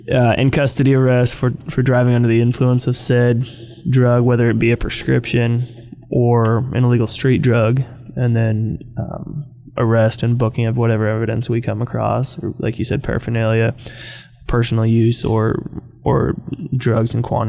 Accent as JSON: {"language": "English", "town": "McKinleyville", "region": "California", "country": "United States", "tie": "born or raised there", "said": "Growing up in McKinleyville, yeah. And or Arcata."}